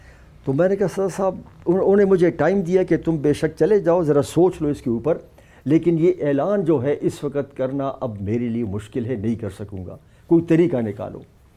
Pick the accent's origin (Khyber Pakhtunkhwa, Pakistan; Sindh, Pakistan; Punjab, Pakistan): Khyber Pakhtunkhwa, Pakistan; پختونخوا جو ہمارا صوبہ ہے